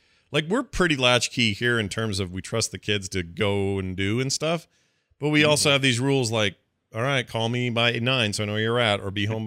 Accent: Wyoming, United States; I often relate to my wife that growing up in Wyoming, I had the freedom to do a lot.

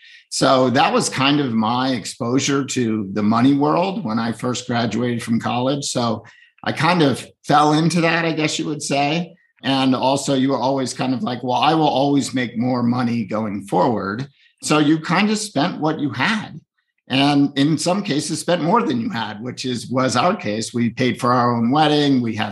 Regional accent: Northeast, United States; Yeah, so I grew up in the Northeast. I went to work on Wall Street after graduating from college

